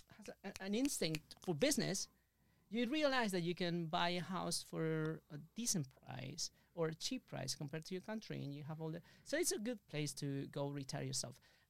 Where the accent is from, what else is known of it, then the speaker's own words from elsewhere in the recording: Valencia, Valencian Community, Spain; I'm from Valencia, which is... don't even try it. I come from Valencia, which is 350 kilometers Valencia. Underneath Barcelona.